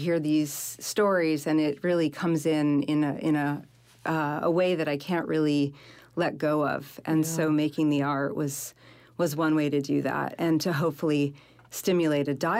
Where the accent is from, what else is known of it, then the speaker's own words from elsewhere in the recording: Burlington, Vermont, United States; Well, I grew up in Burlington, Vermont, and my dad would go duck hunting.